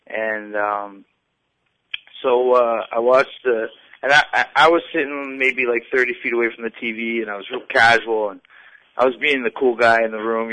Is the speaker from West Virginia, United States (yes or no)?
no; Bangor, Maine, United States; I'm from Bangor, Maine originally.